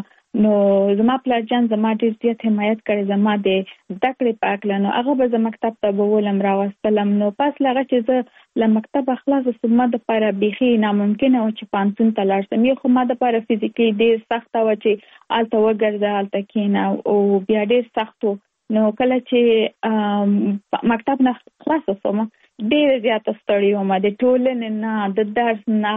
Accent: Kabul, Afghanistan; now in Virginia, United States; زه اف کورس د افغانستان یم په افغانستان کې زیږیدلې لومړی زده کړې مې په افغانستان په کابل کې ترسره کړې دي او وروسته لاغه تکه من ټول چې یو مسافر شوم په امریکا کې اوس په ورجینیا ایالت کې ژوند کوم

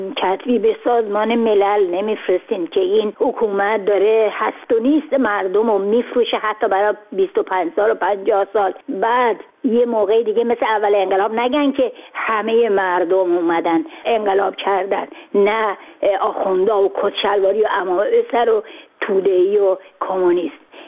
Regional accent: Iran

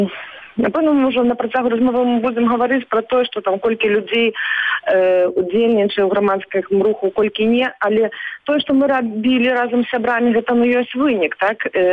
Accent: Astravets, Grodno Region, Belarus; now in Vilnius, Lithuania; І тое, што вырасла пакаленне ў Беларусі, прынамсі на маёй малой радзіме ў Стравечыне, для якіх Вільня ўжо ёсць за мяжой.

